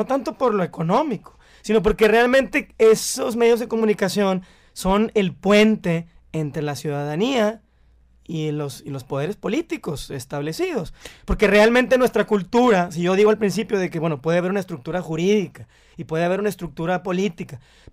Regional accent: Mexico; supuestamente en nuestras casas también somos mexicanos

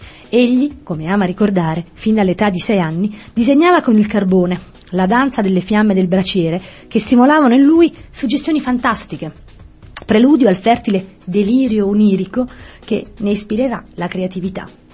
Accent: Campania, Italy; accent: Campanian; Come sapete io sono campana, questo sarà chiaro ed evidente anche dal mio sottile accento.

